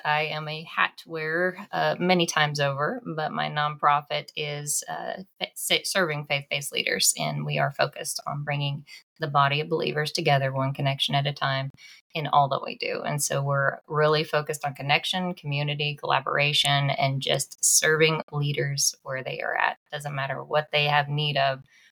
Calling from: Oklahoma, United States; I'm coming in from Oklahoma in the center of the nation.

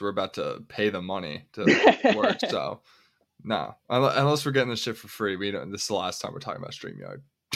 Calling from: Chicago, Illinois, United States; I'm calling from Chicago.

